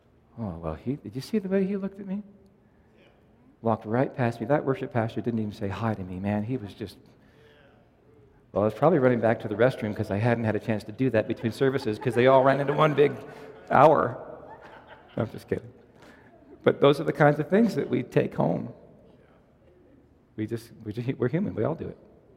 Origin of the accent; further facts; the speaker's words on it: the South, United States; And see, we're from the South, so people throw shoes at you and hankies and donuts, you name it, right?